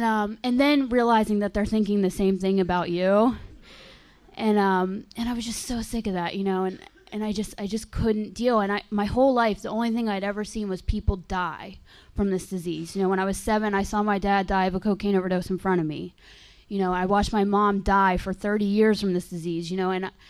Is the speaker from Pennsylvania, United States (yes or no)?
yes; Pittsburgh, Pennsylvania, United States; moved away as an adult; now in London, United Kingdom; Well, first of all, I'm from Pittsburgh, Pennsylvania. I just came to London not that long ago.